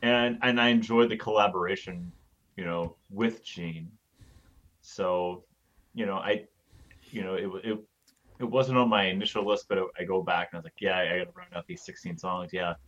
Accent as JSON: {"language": "English", "country": "United States", "said": "I'm an American."}